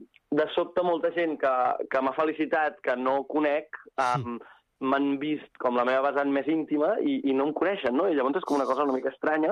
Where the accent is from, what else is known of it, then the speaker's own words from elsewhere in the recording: Igualada, Catalonia, Spain; jo sóc d'Igualada